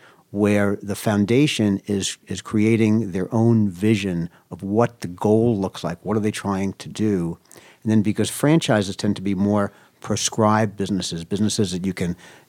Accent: Brooklyn, New York, United States; Well, I grew up in Williamsburg, Brooklyn, which for many years was basically the slums.

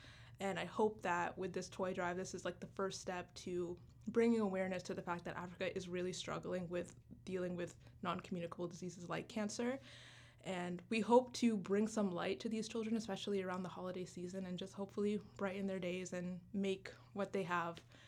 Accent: Canada; also born or lived in Uganda; So I am a Ugandan Canadian. I was born in Uganda and I came to Canada when I was six.

